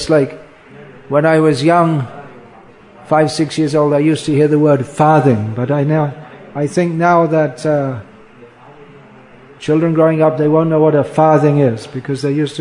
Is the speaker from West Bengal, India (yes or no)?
yes; Kolkata, West Bengal, India; now in Mumbai, India; I came from Calcutta, I saw the beggars had these rubbish chappals or shoes or slippers. I was used to Calcutta, where so many people who are working, they don't have any shoes.